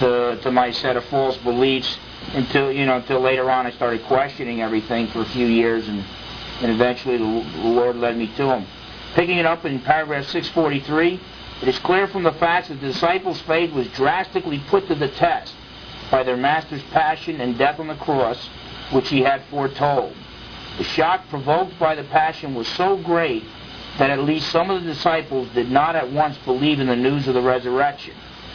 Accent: New Jersey, United States; when I was a kid growing up in Jersey, that's all my Protestant friends told me about, was the infallibility of the Pope and praying to Mary.

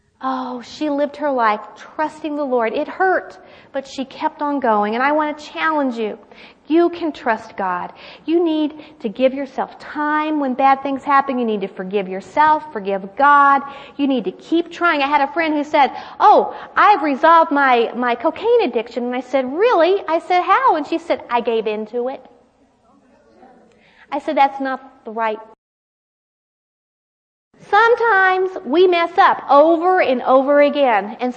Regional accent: Beaumont, Texas, United States; I grew up in Beaumont, Texas. Y'all. Now, the fun thing is, my parents also grew up in that part of Texas

